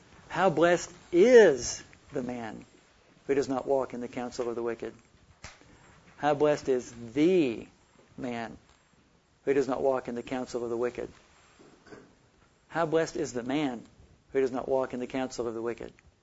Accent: Oklahoma, United States; also born or lived in Texas; I grew up here around Oklahoma and Texas when I see pecan trees and things like that.

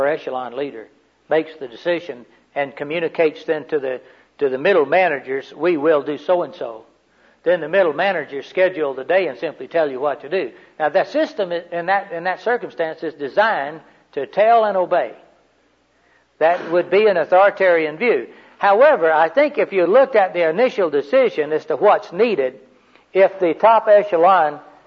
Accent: Florida, United States; I mean, no, I'm from the main part of Florida. But even us slow-talking country boys

